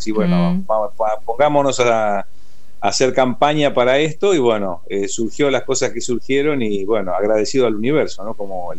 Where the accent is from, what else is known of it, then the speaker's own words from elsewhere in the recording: Buenos Aires, Argentina; como que mi tierra, cada vez que terminaba una producción, veía en el aeropuerto el vuelo que decía Buenos Aires